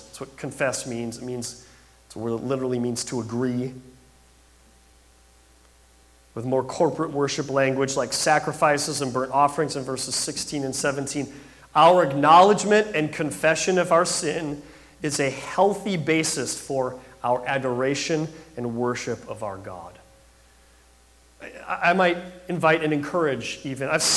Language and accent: English; Minnesota, United States; Growing up in Minnesota, I remember hearing